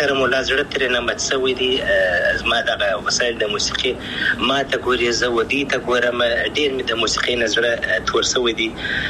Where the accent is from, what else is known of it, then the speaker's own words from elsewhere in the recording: Afghanistan; زه افغان یم، ان شاء الله بیا به افغانستان تبلار سم